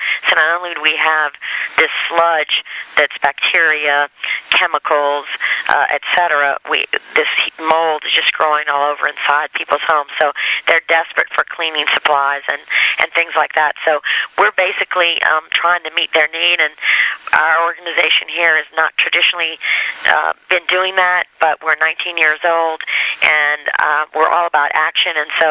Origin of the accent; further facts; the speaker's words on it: New Orleans, Louisiana, United States; All my growing up life, I'm from New Orleans, mm-hmm. of New Orleans. I buried my parents there. I have family there.